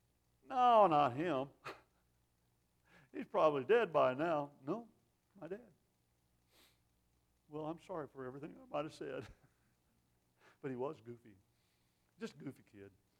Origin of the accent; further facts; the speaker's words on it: Maryvale, United States; When I was growing up in Maryvale, there's a little boy that lived down the street from us, just as goofy as he could be.